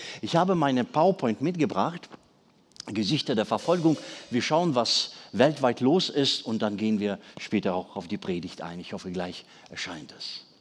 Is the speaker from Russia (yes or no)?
yes; Siberia, Russia; Geboren und aufgewachsen bin ich in Sibirien.